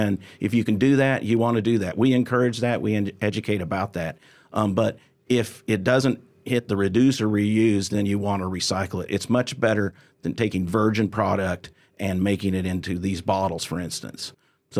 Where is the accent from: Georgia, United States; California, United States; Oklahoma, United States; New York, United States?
Oklahoma, United States; Tulsa; I'm from Tulsa, so oil is in the blood around here. And so I worked in the oil and gas industry for a company here in Tulsa for a long time